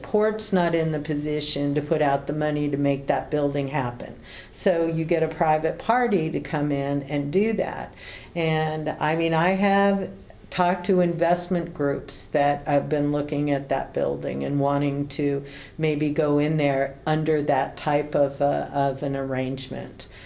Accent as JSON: {"language": "English", "town": "San Francisco", "region": "California", "country": "United States", "said": "I personally, I'm from San Francisco. My family was in the food business there."}